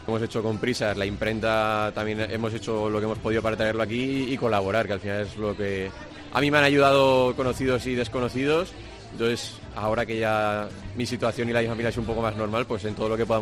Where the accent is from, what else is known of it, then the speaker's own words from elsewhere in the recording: Sedaví, Valencian Community, Spain; fui a visitar a mis padres, a mis abuelos, somos todos de Sedaví.